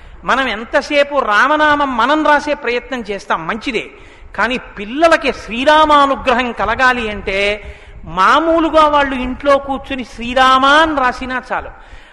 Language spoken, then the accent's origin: Telugu; Guntur, Andhra Pradesh, India; నేను ఎందుకు గుంటూరు వాడిని కాను, నేను గుంటూరు వాడిని. కాబట్టి మన గుంటూరు అంత గొప్పది.